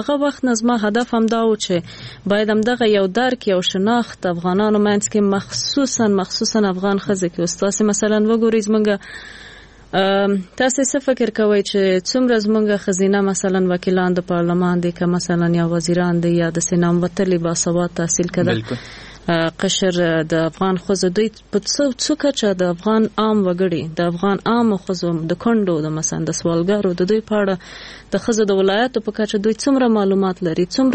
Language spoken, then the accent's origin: Pashto; Jalalabad, Nangarhar, Afghanistan; also born or lived in Khewa District; مونږ خو د جلال آباد یو کلی نه یو، لری کلی نه یو، بله، او لری ولسوالۍ خیوي ولسوالۍ نه، بیا خیوي کې مقلتک چا بیخي لری دی خار نه.